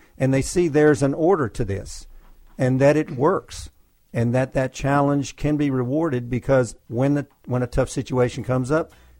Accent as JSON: {"language": "English", "region": "North Carolina", "country": "United States", "tie": "born or raised there", "also_born_or_lived": "Alexandria, Virginia, United States", "said": "Born in Alexandria, Virginia, most of my life in North Carolina, so I'd like to say I'm a native"}